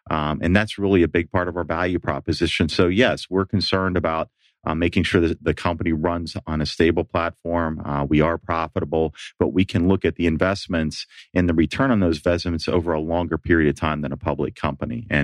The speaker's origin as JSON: {"language": "English", "town": "Pittsburgh", "region": "Pennsylvania", "country": "United States", "tie": "born or raised there", "also_born_or_lived": "Denver / Washington, D.C.", "said": "And I grew up in Pittsburgh and moved a number of places. I moved out west to Denver, moved back to Washington, D.C., and spent the first 20 ye"}